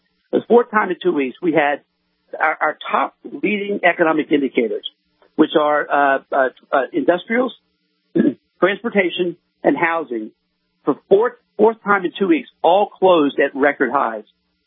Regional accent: Texas, United States; I'm from Texas, got a lot of friends here.

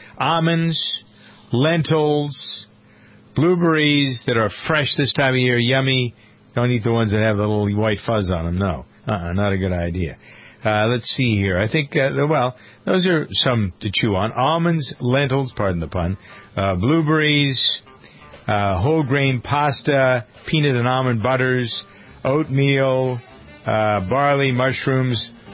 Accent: New England, United States; accent: New England; I normally have no problem with whatsoever because I shook my New England accent a long time ago.

